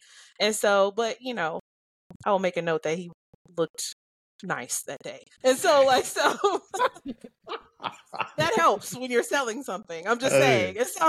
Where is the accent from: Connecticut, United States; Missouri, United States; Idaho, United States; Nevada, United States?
Missouri, United States; Kansas City; I think that I grew up in Kansas City years and years going to the games